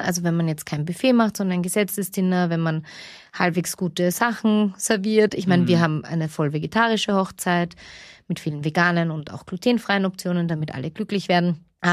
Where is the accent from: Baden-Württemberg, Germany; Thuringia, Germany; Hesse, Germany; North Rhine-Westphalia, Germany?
Baden-Württemberg, Germany; nicht nur als Schwabe